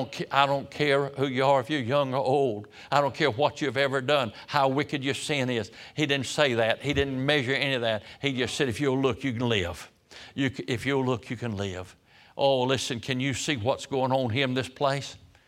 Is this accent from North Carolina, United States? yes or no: yes; Roanoke Rapids, North Carolina, United States; in my hometown in Roanoke Rapids, a little boy in a cotton mill town, didn't know anything about anything